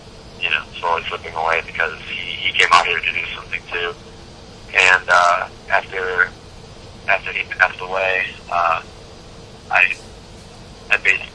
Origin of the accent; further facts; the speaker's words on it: Wisconsin, United States; also born or lived in Minneapolis; now in California, United States; Like I said, I'm from Wisconsin